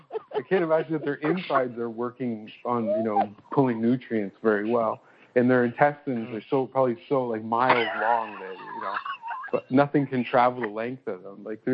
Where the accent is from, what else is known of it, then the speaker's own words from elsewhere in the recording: Windsor, Ontario, Canada; my hometown area, like, around Windsor, like, the part that's actually, like, over Ohio, it's, like, a forgotten part of Canada